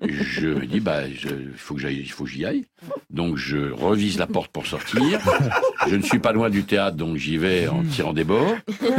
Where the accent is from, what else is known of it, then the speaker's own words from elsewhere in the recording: Belgium; je suis belge.